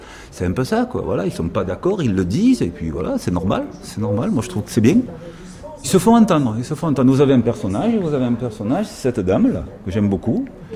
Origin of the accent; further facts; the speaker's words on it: Provence-Alpes-Côte d'Azur, France; Moi, j'ai grandi au Parc Aliste.